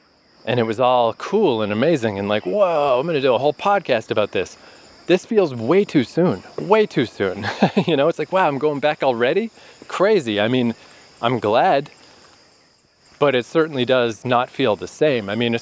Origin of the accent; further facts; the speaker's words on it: Canada; I'm just a tourist. I'm just from Canada.